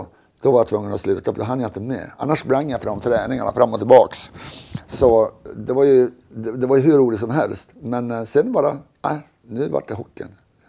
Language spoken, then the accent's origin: Swedish; Kiruna, Norrbotten County, Sweden; Jag är född i Kiruna. Så man var mycket ute i naturen och fiska och jaga och också ända från barnsdomen liksom.